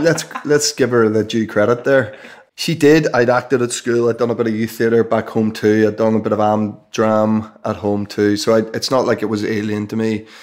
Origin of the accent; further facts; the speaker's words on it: Belfast, Northern Ireland, United Kingdom; I wasn't a kid growing up in Belfast going, I'd love to get my photograph taken for money.